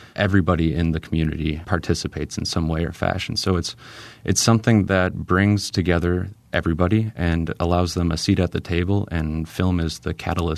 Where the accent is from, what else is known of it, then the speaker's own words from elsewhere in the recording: Beloit, Wisconsin, United States; I'm a native of Beloit, and I grew up in Beloit, so I've seen it through thick and thin.